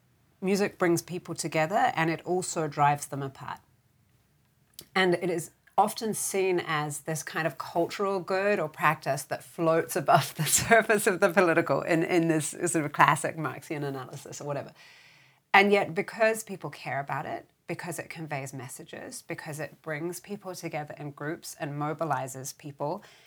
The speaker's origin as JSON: {"language": "English", "country": "New Zealand", "also_born_or_lived": "United Kingdom / United States / France / Netherlands", "said": "I am originally from New Zealand, but I've lived in New Zealand, in the UK, in America, and in France, as well as the Netherlands."}